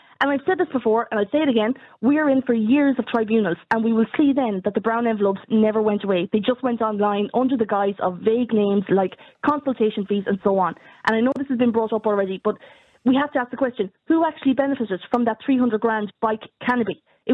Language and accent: English; Ireland; You know, we're too Irish. We're too afraid to rock the boat and offend anyone.